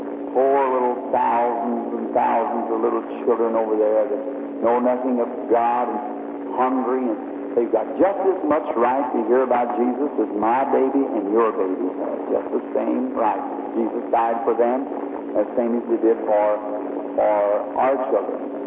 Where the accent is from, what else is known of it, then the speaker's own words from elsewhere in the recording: United States; I say that with respect as an American.